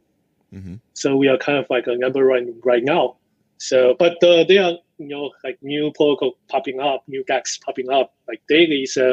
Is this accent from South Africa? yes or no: no; Taiwan; English is a second language; now in United States; So yeah, I grew up in Taiwan. I founded like several companies before. I mean, mostly in Taiwan, some in US. I've been working in US for some time.